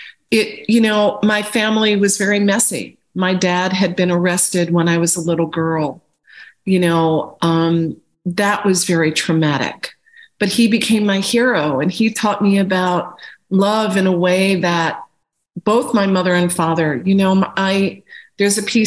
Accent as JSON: {"language": "English", "region": "New York", "country": "United States", "tie": "born or raised there", "said": "so I grew up out on Long Island, you know, very kind of unstable for a while. We lived, you know, in the suburbs."}